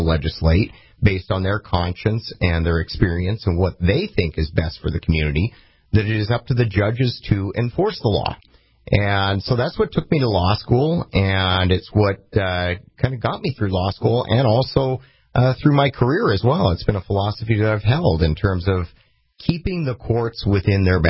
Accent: Canada; now in United States; I came to this country from Canada originally.

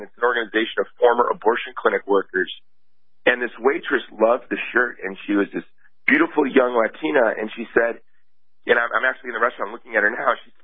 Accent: Hawaii, United States; I am from Hawaii, so... I'm wearing layers like somebody from Hawaii would.

